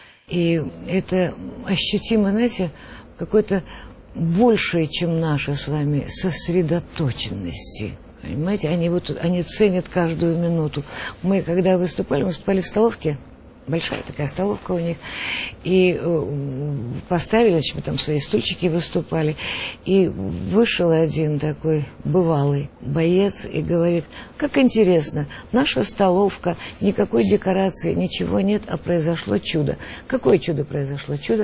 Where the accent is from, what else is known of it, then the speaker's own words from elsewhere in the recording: Hlukhiv, Sumy Oblast, Ukraine; Я же из Сумской области, город Глухов. Это же на границе совсем.